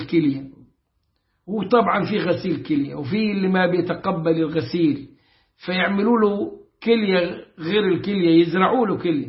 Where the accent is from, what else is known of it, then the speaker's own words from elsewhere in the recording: Upper Egypt, Egypt; accent: Upper Egyptian; لهجة عندنا في الصعيد المصري